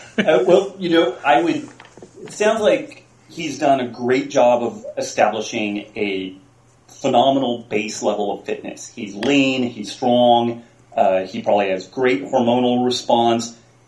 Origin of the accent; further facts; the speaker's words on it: California, United States; I blame mine on the fact that I'm Californian.